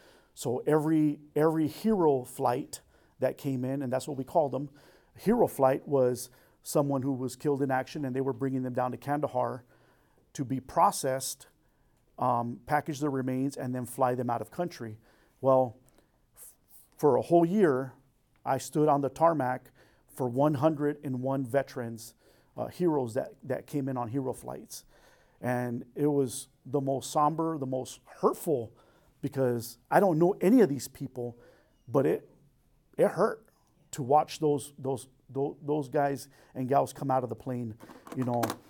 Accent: Los Angeles, California, United States; My wife and I, our whole family, we're both from Los Angeles, and so we connected really well.

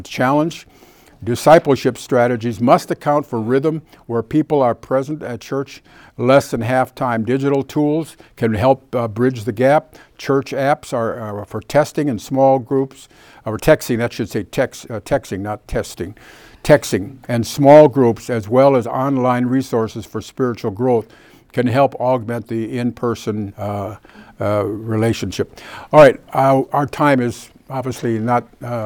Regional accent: Chicago, Illinois, United States; I'm from Chicago, and originally the Chicagoans and New Yorkers talk fas

